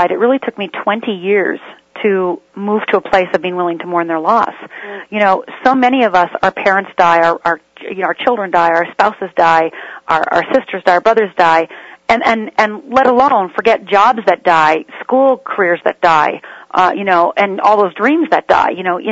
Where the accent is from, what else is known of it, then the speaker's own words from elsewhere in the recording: Michigan, United States; also born or lived in Minnesota; I grew up in Upper Michigan and Upper Minnesota. I'm from a Finnish and Swedish family and raised Lutheran.